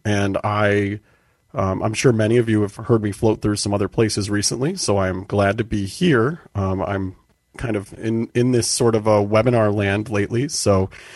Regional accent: Chicago, Illinois, United States; I am from Chicago, and I am in Chicago.

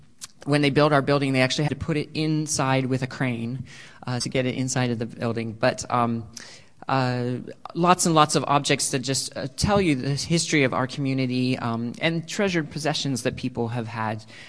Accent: Pennsylvania, United States; also born or lived in Boston; now in San Diego, United States; because I'm actually not originally from California or from San Diego. I came from Pennsylvania, and then I moved to Boston for a few years before I moved out here.

